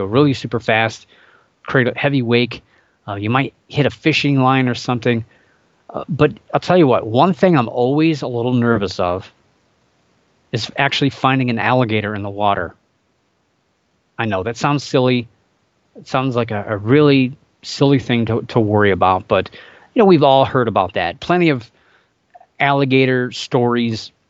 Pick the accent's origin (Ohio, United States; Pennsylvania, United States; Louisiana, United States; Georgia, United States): Ohio, United States; And there's a lot of rivers that empty into the lake from my home state of Ohio.